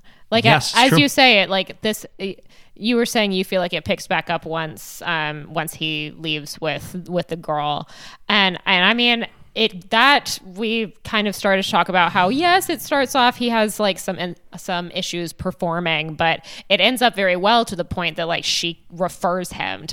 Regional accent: North Carolina, United States; now in New York, United States; Again, growing up in North Carolina, I don't think I'd ever met a person who was like, I want to move to Florida.

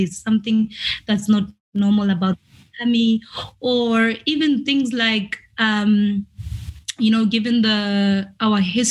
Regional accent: Ramadikana, Limpopo, South Africa; also born or lived in Johannesburg / Cape Town; So I was born and raised in Limpopo province, a rural area called Ramadikana, and eventually moved to Joburg and studied in Cape Town for my undergrad and current postgrad.

